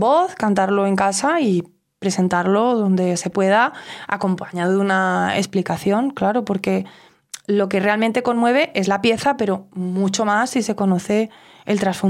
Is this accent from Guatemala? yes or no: no; Spain; desde mi perspectiva como española, como cantante